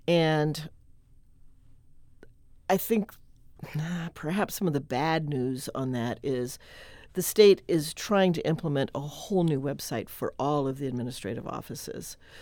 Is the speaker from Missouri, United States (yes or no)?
yes; Columbia, Missouri, United States; I've lived in a town of 200. I've lived in a town of 112. I've lived in southeast Missouri, northwest Missouri, northeast Missouri, as well as St. Louis. I'm from Columbia. So I have a breadth of experience of people who live in Missouri and the different ways of life. I also am bilingual. I speak Spanish fluently.